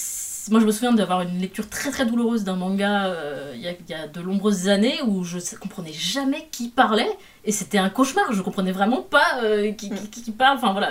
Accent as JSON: {"language": "French", "country": "France", "said": "on est des Françaises de France, on parle le français"}